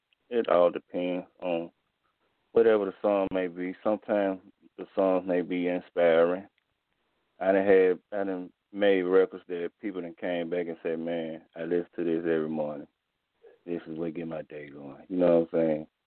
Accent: Birmingham, Alabama, United States; I'm from Birmingham, Alabama.

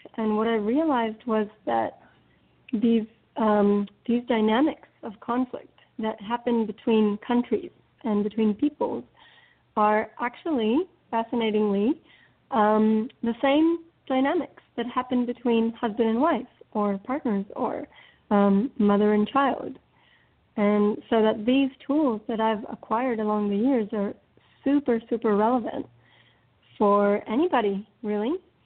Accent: Israel; So I'm originally from Israel. I'm Israeli.

